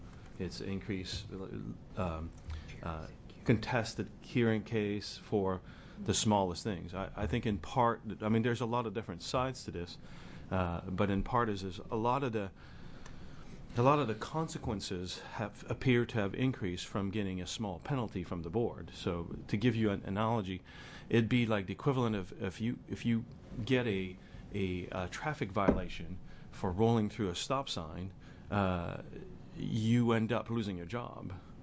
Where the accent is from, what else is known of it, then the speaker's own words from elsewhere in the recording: Silverton, Oregon, United States; I did not introduce myself. I'm a chiropractor from Silverton, Oregon, and I'm the chair of the board.